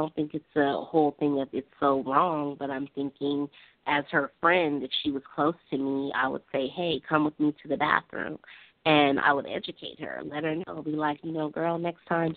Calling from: Sacramento, California, United States; From Sacramento, California.

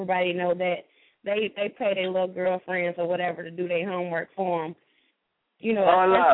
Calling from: Cleveland, Ohio, United States; I'm calling from Cleveland.

